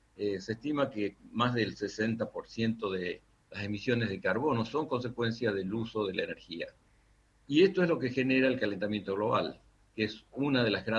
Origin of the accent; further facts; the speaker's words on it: Salta, Argentina; moved away; Yo soy oriundo de Salta, pero me vine de aquella ciudad, salí de Salta hace más de 50 años. Así que ahora tengo una mezcla de acentos probablemente originales mezclados con varios adicionales que se fueron agregando.